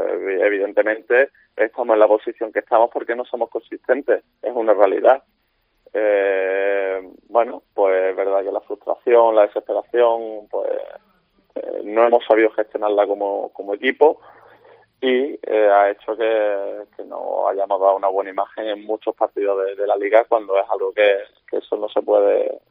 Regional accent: Málaga, Andalusia, Spain; Sí, yo como malagueño

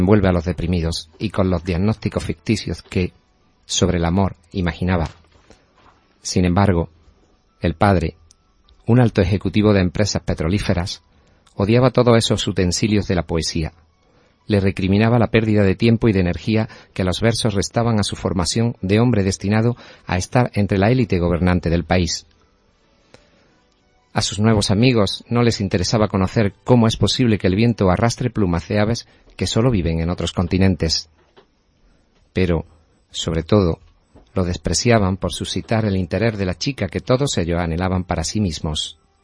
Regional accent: Córdoba, Andalusia, Spain; Córdoba, que es mi tierra

